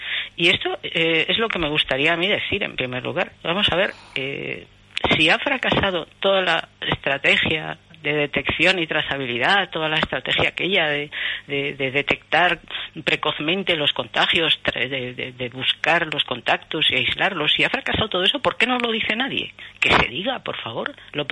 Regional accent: Galicia, Spain; con nombre normal y tal, de aquí, de España, Galicia.

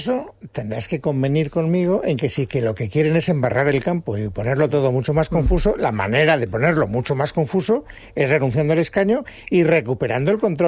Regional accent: Spain; yo como ciudadano español no quiero depender del independentismo catalán

